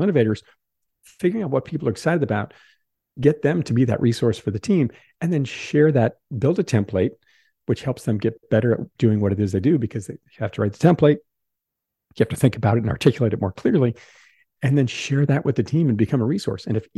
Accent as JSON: {"language": "English", "region": "Midwest", "country": "United States", "tie": "born or raised there", "moved": "as an adult", "lives_now": "New York, United States", "said": "I grew up in the Midwest, moved out to New York, began a career"}